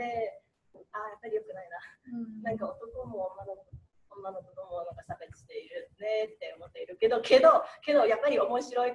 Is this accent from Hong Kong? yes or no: yes; Hong Kong; Japanese is a second language; 私は香港人ですから、関東語の僕ですね。